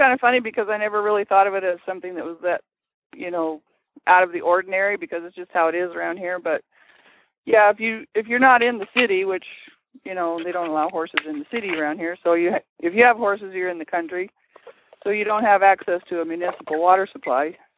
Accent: Colorado, United States; now in Alaska, United States; No, I'm originally from Colorado, and I moved up here with my family 40 years ago, so I've been here quite a while.

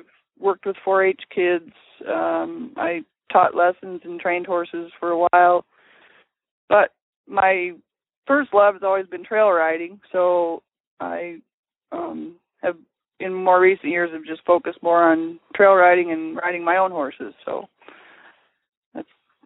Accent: Colorado, United States; now in Alaska, United States; No, I'm originally from Colorado, and I moved up here with my family 40 years ago, so I've been here quite a while.

